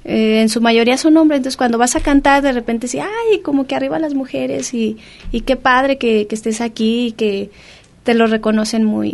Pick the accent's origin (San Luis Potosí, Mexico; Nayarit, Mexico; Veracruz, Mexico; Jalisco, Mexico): Jalisco, Mexico; Santa María; Yo soy de Santa María, yo, uh-huh, yo soy de allá, pero pues ya tengo tiempo aquí viviendo.